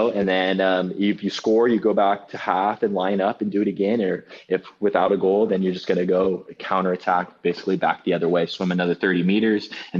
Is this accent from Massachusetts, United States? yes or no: no; Long Beach, California, United States; I think I'm from Long Beach, and Long Beach is a very diverse community demographically and culturally.